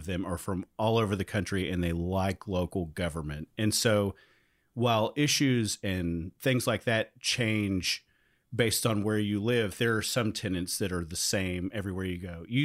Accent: Gwinnett, Georgia, United States; I grew up in Gwinnett, so it's about between here and there.

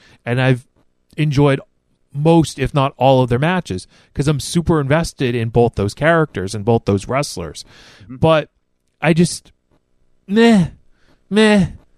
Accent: Canada; It's because I'm Canadian, damn it.

